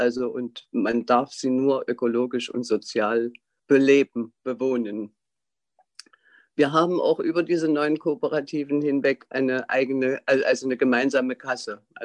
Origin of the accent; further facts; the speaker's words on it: Nebra, Saxony-Anhalt, Germany; aufgewachsen bin ich in Nebra an der Unstrut. Da habe ich mit Eltern und zwei Schwestern bis 65 gelebt